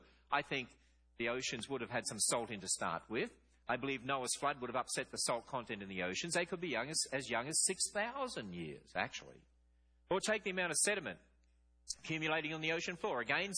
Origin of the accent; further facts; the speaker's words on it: Australia; down under, my home country in Australia.